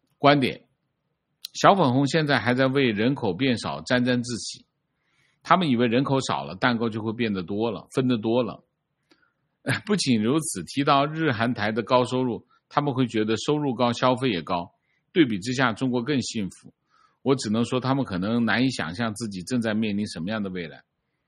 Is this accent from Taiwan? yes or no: yes; Taiwan; 这让我们台湾人忍不住觉得可笑